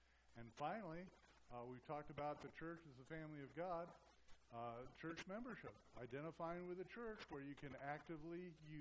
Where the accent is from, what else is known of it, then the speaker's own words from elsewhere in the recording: California, United States; I have family in Southern California. I was raised in Southern California. Ever since I was a kid in Southern California, they've talked about the big one